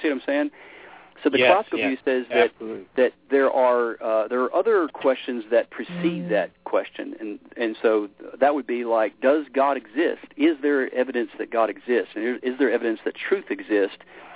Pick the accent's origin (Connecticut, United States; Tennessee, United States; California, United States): Tennessee, United States; Memphis; Well, as it turns out, I grew up in Memphis, Tennessee. It's kind of where, my roots. And so in Memphis, there's kind of this really strong music background.